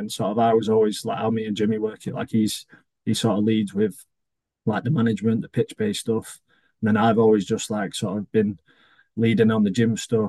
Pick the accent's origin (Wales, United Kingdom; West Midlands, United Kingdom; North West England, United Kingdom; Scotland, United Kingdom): North West England, United Kingdom; Wigan; Obviously, it's like I'm from Wigan, so it's like, and it's like 10 minutes from my house, so it's all good.